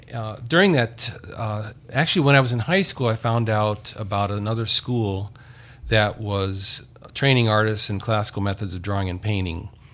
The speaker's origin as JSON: {"language": "English", "town": "Munster", "region": "Indiana", "country": "United States", "tie": "born or raised there", "said": "I grew up in Munster, Indiana, basically when I was 4 years old."}